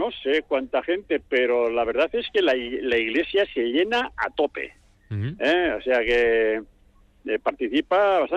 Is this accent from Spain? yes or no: yes; Zaratamo, Basque Country, Spain; now in Galdakao, Spain; yo soy de Zaratamo y vivo en Galdácano. Pero soy de Zaratamo, sí.